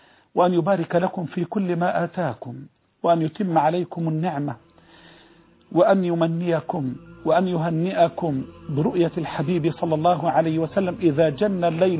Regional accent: Egypt

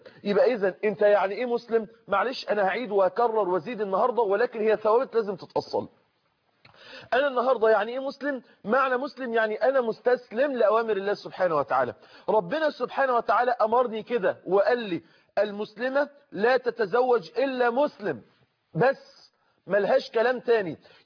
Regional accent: Egypt; عندنا في مصر

